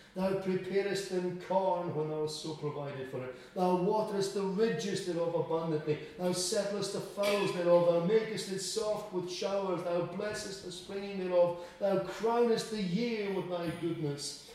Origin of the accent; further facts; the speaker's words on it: Scotland, United Kingdom; being a Scottish person, I don't have a problem singing the Flower of Scotland